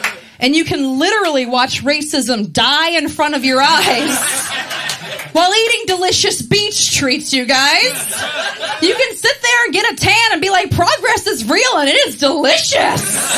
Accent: Maryland, United States; I am from Maryland, and I'm really proud of being from there.

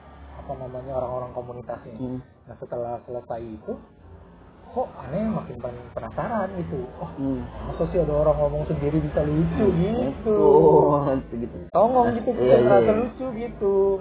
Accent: Jakarta, Indonesia; Nah, kita orang Betawi kan kita nontoninnya Lenong.

